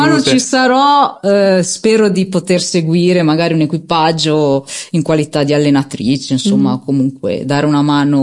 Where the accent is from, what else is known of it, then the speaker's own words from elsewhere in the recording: Fezzano, Liguria, Italy; io poi sono nata e cresciuta a Fezzano, quindi il palio l'ho sempre vissuto anche da bimbetta